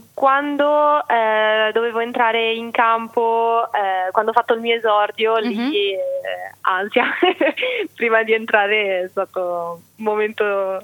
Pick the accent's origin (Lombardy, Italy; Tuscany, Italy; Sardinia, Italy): Lombardy, Italy; Gavirate; Gavirate.